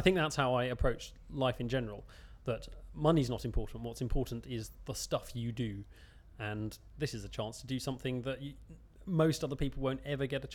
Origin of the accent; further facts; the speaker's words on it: London, United Kingdom; born there; also born or lived in Leeds; now in Oxford, United Kingdom; I was born in University College Hospital in London, which is not very far from here, but currently I live in Oxford, although I have lived near Leeds as well. And my date of birth, 30th of April 1974.